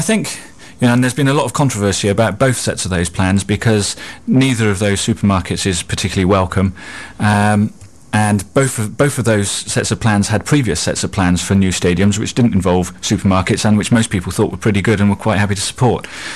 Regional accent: United Kingdom; because I'm a British politician

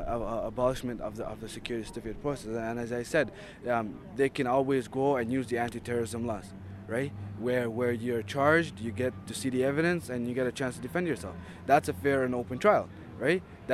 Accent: Canada; as a Canadian living in Canada, I feel that our streets and our cities and our country is a pretty safe place.

